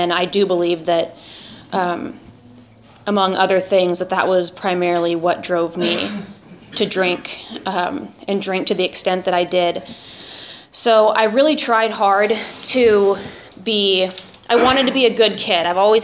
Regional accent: California, United States; I grew up in Orange County. That's where I just moved from.

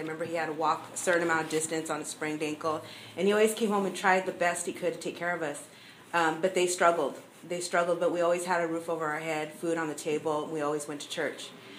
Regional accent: Guadalupe, California, United States; also born or lived in Santa Maria; we were raised in church, and I grew up in Guadalupe. I was born here in Santa Maria.

